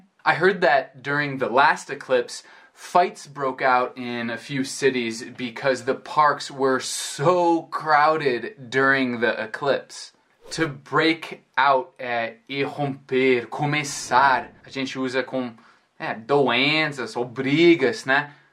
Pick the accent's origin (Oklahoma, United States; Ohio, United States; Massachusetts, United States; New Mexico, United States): Ohio, United States; Cleveland; born there; Remember, I was born in Cleveland, and the eclipse path will be right across the city.